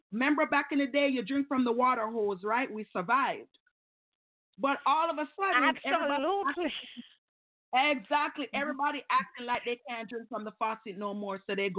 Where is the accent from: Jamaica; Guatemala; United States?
Jamaica; So given the fact that, like, I come from Jamaica, right? In Jamaica, we have all the herbs